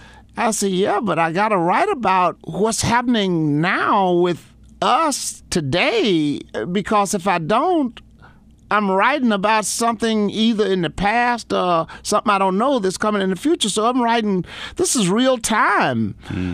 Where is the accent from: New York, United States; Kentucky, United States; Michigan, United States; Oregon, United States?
Michigan, United States; also born or lived in Texas; because that's why I don't have a southern draw to my accent, because I was raised in Michigan. So I went to Texas.